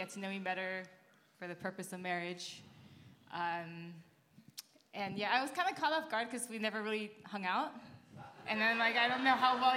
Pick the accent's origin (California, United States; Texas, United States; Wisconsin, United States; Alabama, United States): California, United States; San Leandro; I grew up in NorCal near Oakland.